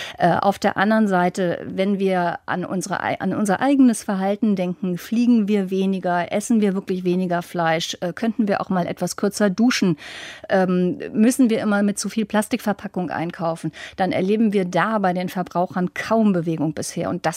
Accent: Schleswig-Holstein, Germany; Ich stamme zum Beispiel aus Schleswig-Holstein.

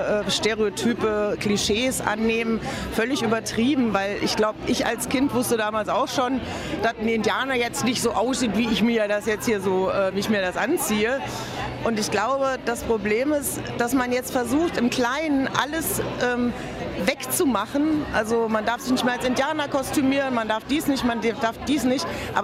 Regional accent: Hesse, Germany; ich komme aus Hessen

